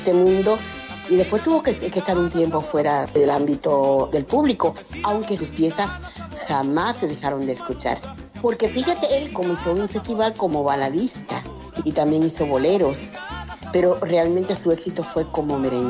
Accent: San Juan de la Maguana, San Juan, Dominican Republic; es originaria de mi pueblo.

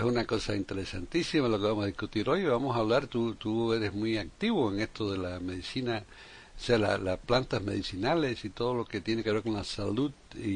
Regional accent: Havana, Cuba; yo nací y crecí en La Habana

